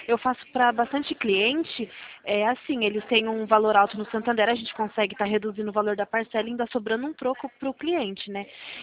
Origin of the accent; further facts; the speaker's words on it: Mairinque, São Paulo, Brazil; Eu também sou de Mairim.